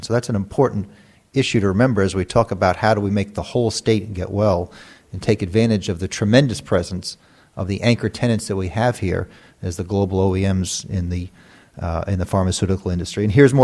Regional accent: Connecticut, United States; now in New Jersey, United States; I came from Connecticut, landed in North Jersey 36 years ago, haven't found a way to get out yet, and perhaps I never will.

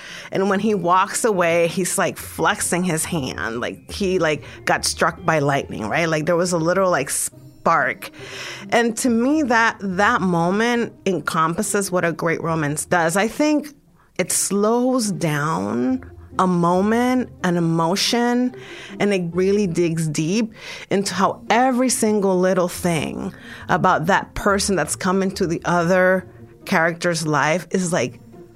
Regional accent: Dominican Republic; I write a lot about the immigrant experience. I'm from the Dominican Republic.

